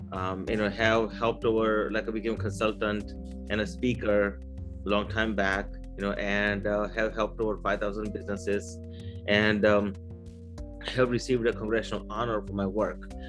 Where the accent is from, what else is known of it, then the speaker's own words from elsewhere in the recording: Maryland, United States; also born or lived in India; so I came here from India in 89 with $20 to know English. I grew up in Maryland.